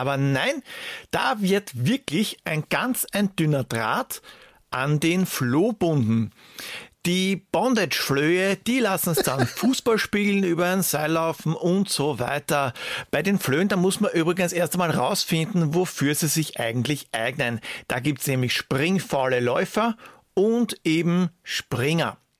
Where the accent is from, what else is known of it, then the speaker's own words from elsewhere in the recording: Austria; als Österreicher kann ich mich ganz, ganz schön von der ganzen Sache distanzieren